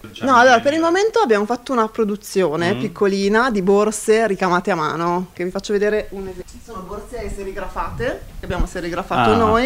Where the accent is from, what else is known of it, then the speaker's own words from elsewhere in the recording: Milan, Lombardy, Italy; Io sono di Giambellino